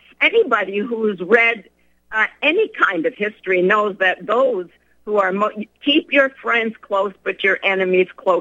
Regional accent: Montreal, Quebec, Canada; I grew up in Montreal, where the city was controlled by the English and the Jews.

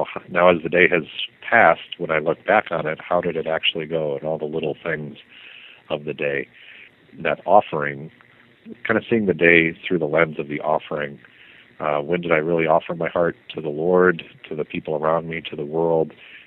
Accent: Arizona, United States; I was born in 1971, so after the Second Vatican Council, and I grew up in Arizona

